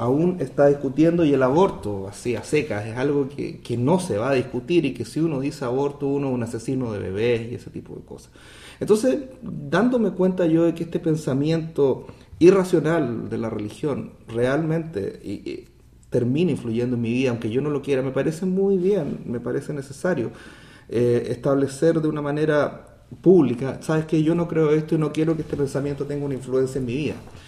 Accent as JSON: {"language": "Spanish", "country": "Chile", "moved": "yes", "lives_now": "United States", "said": "Bueno, yo soy chileno, vivo en Estados Unidos hace algo más de 2 años."}